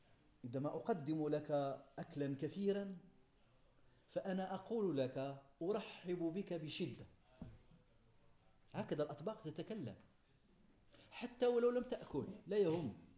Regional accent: Morocco; accent: Moroccan; نقول في لهجتنا المغربية نكتة حامضة

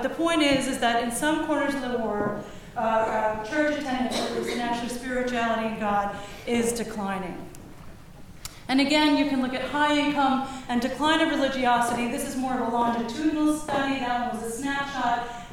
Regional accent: United States; I'm from the United States, one of the most industrialized countries, the wealthiest countries in the world, high levels of religiosity.

